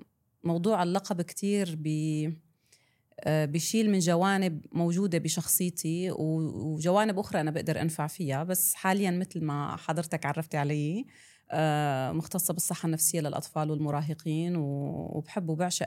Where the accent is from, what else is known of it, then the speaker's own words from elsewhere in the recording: Syria; وأنا سورية وعشت كل حياتي بسوريا، فأنا متعودة على ثقافة المجتمع اللون الواحد، فلما أجيت على مجتمع أوسع بثقافات متعددة